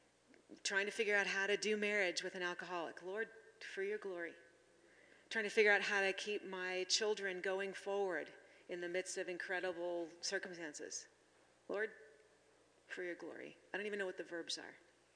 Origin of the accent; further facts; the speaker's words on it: United States; Because we are raised, we're at the center of everything. We're American individualists, right?